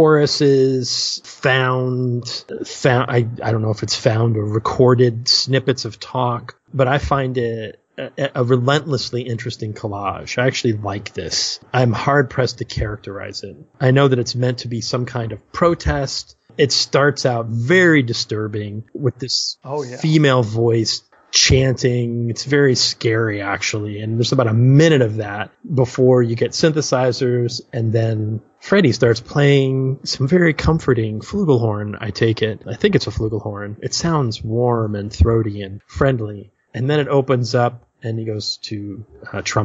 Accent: Midwest, United States; Now, I'm from the Midwest, and I've seen funnel clouds

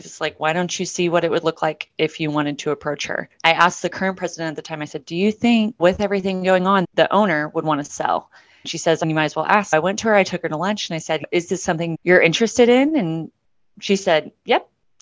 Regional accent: Midland, Texas, United States; I grew up out here in Midland, which is an oil and gas town. It's a mix between a big city, but still has that small town feel where everybody knows each other.

